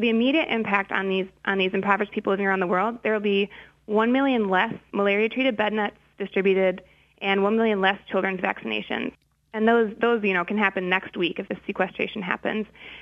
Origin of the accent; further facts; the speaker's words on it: Kalamazoo, Michigan, United States; now in Ann Arbor, United States; hopefully Representative Upton from my hometown of Kalamazoo, and Representative Dingell from Ann Arbor, where I live now.